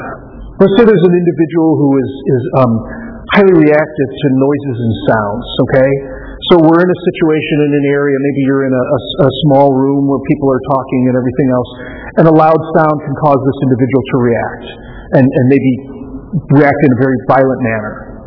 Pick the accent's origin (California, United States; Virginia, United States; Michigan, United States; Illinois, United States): Michigan, United States; Detroit; moved away as an adult; when I moved here, I grew up in the Detroit area, and I moved here in the, like, I started late 80s when I started law school.